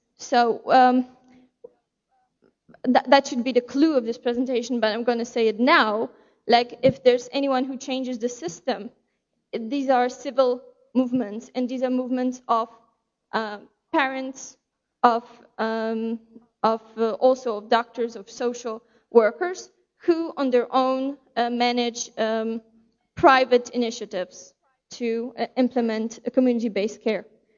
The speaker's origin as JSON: {"language": "English", "country": "Poland", "second_language": "English", "said": "The first reason is that I'm from Poland, and that's what we are taught usually to do."}